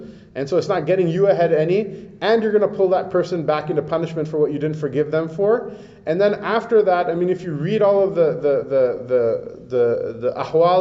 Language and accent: English; Pakistan; of course I'm going to Jannah, I'm from Pakistan, what else, where else would I go, right?